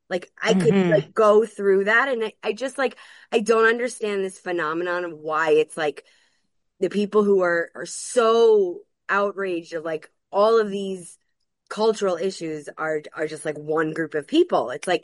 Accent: New York City, New York, United States; I'm born and raised in New York City, and half of my family is like progressive.

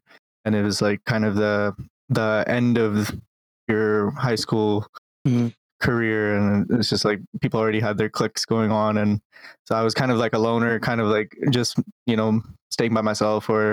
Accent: Pakistan; born there; English is a second language; but I was born in Pakistan. Like, I am Pakistani. Like, just because my accent isn't that great in Urdu, and you know, I don't know the words, it doesn't mean that I'm not Pakistani

